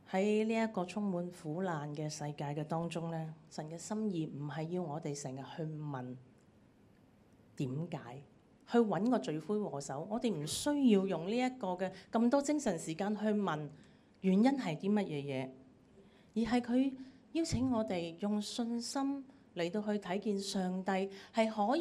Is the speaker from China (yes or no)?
yes; China; 跟我們中國人都很像的